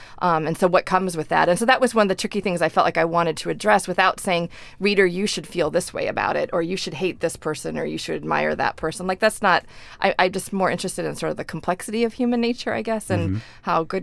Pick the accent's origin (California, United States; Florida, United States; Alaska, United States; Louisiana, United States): Alaska, United States; just because I'm from Alaska doesn't mean that I'm an expert on these issues